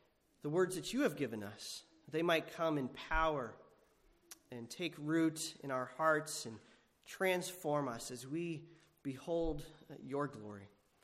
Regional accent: New York, United States; it's always good to also be in my home state, though this is not exactly Northern New York as, you know, we know it.

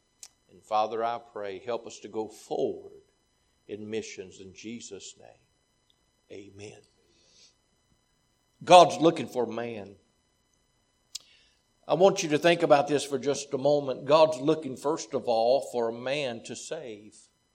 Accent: Bassett, Virginia, United States; I grew up in Bassett, Virginia.

